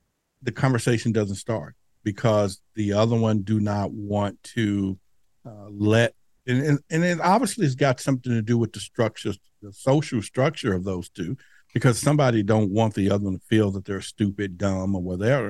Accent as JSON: {"language": "English", "town": "Dallas", "region": "Texas", "country": "United States", "tie": "born or raised there", "said": "Now, where I grew up in Dallas at that time, near the Dallas Zoo"}